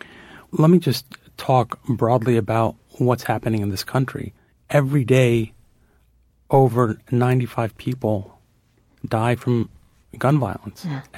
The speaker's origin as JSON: {"language": "English", "country": "United States", "said": "I am an American. I love this country."}